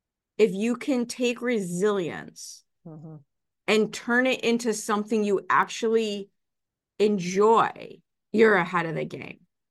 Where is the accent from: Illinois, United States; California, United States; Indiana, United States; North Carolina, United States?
Illinois, United States; Chicago; I grew up in Chicago and we have this amazing, amazing Museum of Science and Industry here.